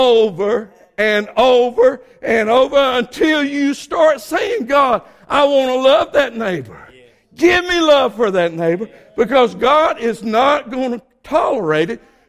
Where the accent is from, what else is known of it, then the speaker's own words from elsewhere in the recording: Georgia, United States; accent: southern; I know you can tell I'm from Georgia. Y'all all talking about my southern accent. And I can't do anything about it. You know, it's a dead giveaway. I was born there. I grew up there.